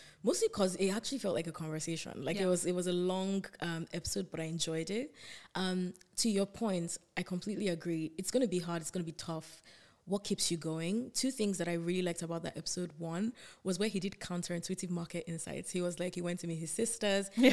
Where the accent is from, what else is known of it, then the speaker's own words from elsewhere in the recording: Nigeria; now in United Kingdom; I'm an immigrant. Like, I came from Nigeria, yeah, to the UK 5 years ago.